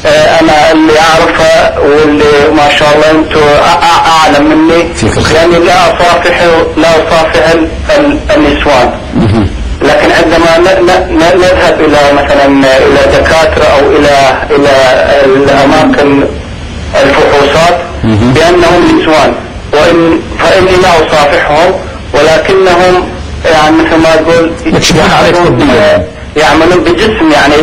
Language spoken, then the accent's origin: Arabic; Iraq; first language Kurdish; Arabic is a second language; now in Netherlands; يمكن لغتي لغة كرد، أنا كردي عراقي.